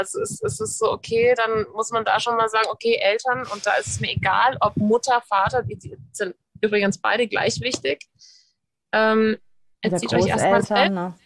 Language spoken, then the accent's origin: German; United States; ich als Amerikanerin sag nur mal kurz Amerika